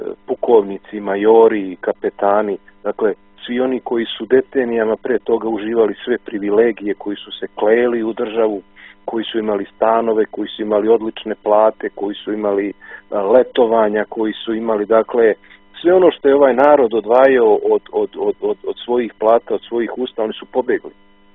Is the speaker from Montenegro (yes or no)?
no; Belgrade, Serbia; Bili su tu neki ljudi koji su me pitali odakle sam, ja sam rekao iz Beograda